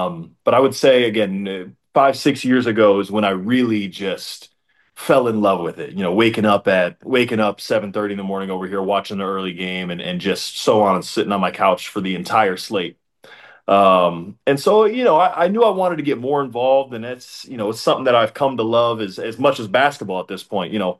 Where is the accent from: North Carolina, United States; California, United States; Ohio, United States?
Ohio, United States; Cleveland; I'm from Cleveland, Ohio. So it's a blue collar working class, like, people, salt of the earth type of people, help you get your directions, thank you when you open a door type of stuff.